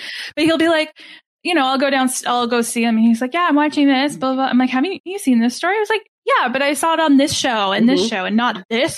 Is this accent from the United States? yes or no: no; Canada; I mean, I am Canadian.